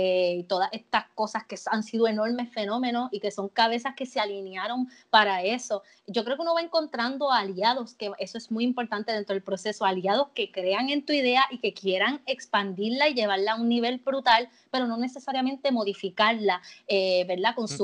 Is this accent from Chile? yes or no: no; Puerto Rico; esta es mi identidad como puertorriqueña, esta es mi casa, el Caribe, que tal vez aunque yo tenga otras influencias, la veo aquí, se nutre de aquí